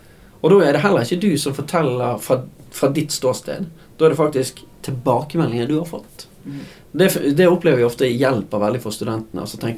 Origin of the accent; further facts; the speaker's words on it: Bergen, Vestland, Norway; sånn som jeg som bergenser kan snakke meg bort av og til, snakke mye